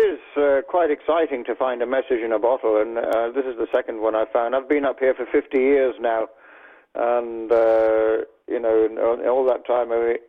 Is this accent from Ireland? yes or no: yes; Ireland; also born or lived in London; I was born in North London, raised in Ireland, and I traveled around the world back in the 60s.